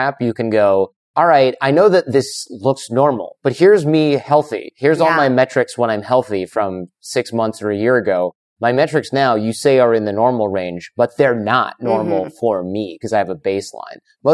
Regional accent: Michigan, United States; I'm from Michigan, so I've had enough sun for my life.

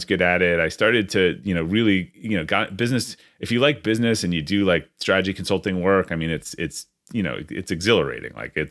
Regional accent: Brookline, Massachusetts, United States; I grew up outside of Boston, a town called Brookline, so right outside of Boston.

